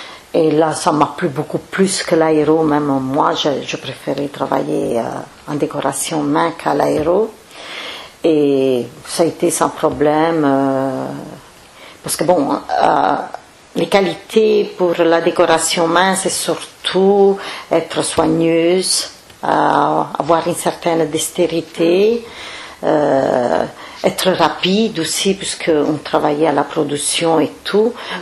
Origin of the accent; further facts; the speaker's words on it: Italy; born there; Je suis née en Italie, dans un petit village où il y avait plus ou moins 1000 personnes. C'est un tout petit village, voilà, en campagne.